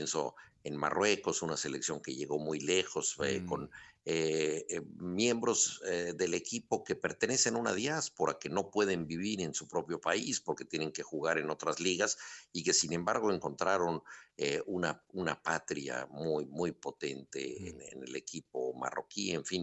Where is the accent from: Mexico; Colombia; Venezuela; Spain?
Mexico; los mexicanos tenemos que ofrendarnos en un sacrificio para que los argentinos puedan seguir adelante con su gloria.